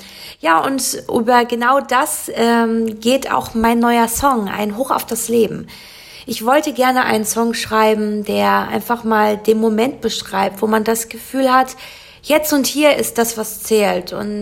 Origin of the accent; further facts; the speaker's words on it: Düsseldorf, North Rhine-Westphalia, Germany; ich komme aus Düsseldorf und bin da eben auch sehr viel im Rheinland unterwegs